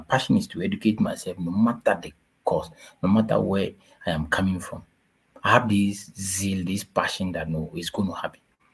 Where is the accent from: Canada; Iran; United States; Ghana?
Ghana; Volta; born there; I was born somewhere in the Volta region. In fact, my village, I always said, cannot be found on the map.